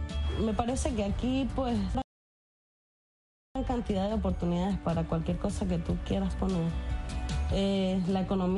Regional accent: Mérida, Venezuela; now in Los Angeles, United States; soy de Mérida, Venezuela. Ahorita vivo en Los Ángeles, California. En un bus escolar.

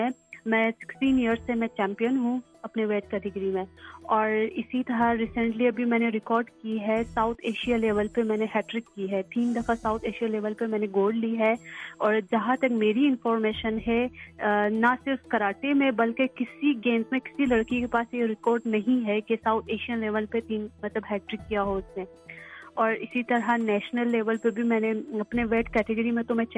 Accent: Quetta, Balochistan, Pakistan; now in Karachi, Pakistan; پھر جیسے جو کوئٹہ کے سرکمسٹانسز ہے جو بھی ہے، پھر ہم نے وہاں سے موو کیا کراچی

